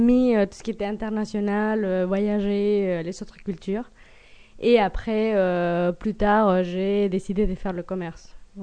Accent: Mexico; French is a second language; moved away as an adult; now in France; je suis née au Mexique, je suis restée jusqu'à ce que j'avais 25 ans. Donc, j'ai fait vraiment toute ma scolarité, toute ma famille vit là-bas. Et je suis venue en France pour faire un double diplôme d'études supérieures à Dijon

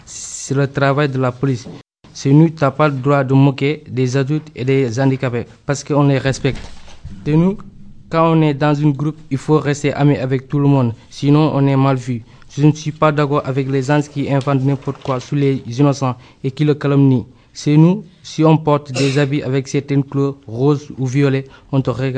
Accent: Guinea; French is a second language; je suis guinéen, je suis ravi de vous rencontrer, monsieur.

